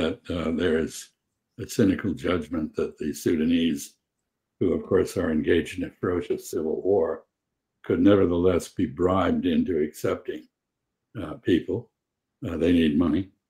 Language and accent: English; United States; And I find it, as an American, I find it absolutely disgusting and totally unacceptable.